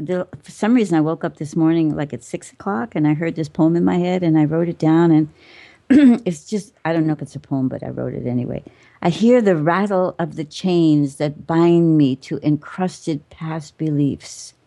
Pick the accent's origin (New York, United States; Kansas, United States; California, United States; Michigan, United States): New York, United States; born there; I was born in New York.